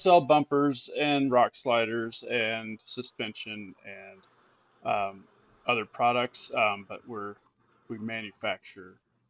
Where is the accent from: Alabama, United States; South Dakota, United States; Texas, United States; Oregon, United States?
Texas, United States; And I grew up in the Texas Panhandle, and I have seen my share of ranch hand bumpers